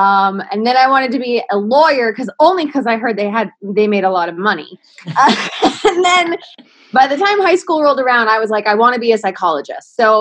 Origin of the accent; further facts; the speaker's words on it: Maine, United States; now in Los Angeles, United States; Yeah, so I was born and raised in Maine. I'm from a small town of 7,000 people.